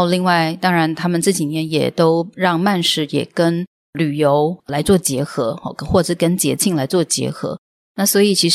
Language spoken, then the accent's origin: Chinese; Tainan, Taiwan; also born or lived in Taipei; now in Taitung, Taiwan; 你知道我是从台南来的。